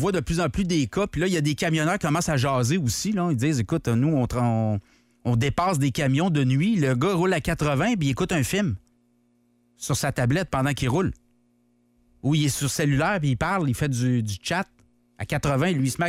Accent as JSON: {"language": "French", "country": "Canada", "said": "Moi, je suis canadien."}